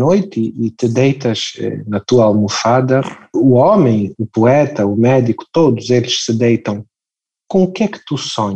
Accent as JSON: {"language": "Portuguese", "country": "Angola", "said": "como angolano, como estrangeiro, portanto, da pátria moçambicana, embora eu me considere também moçambicano"}